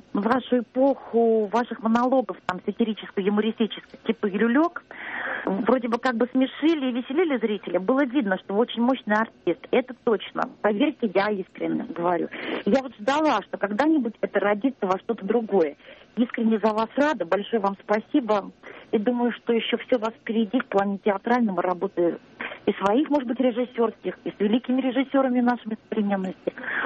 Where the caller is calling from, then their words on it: Tula, Tula Oblast, Russia; Я звоню из Тулы.